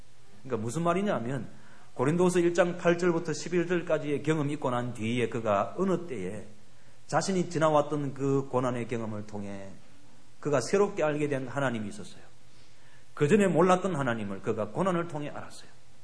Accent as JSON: {"language": "Korean", "country": "South Korea", "said": "보니까 나 같은 한국 사람이에요"}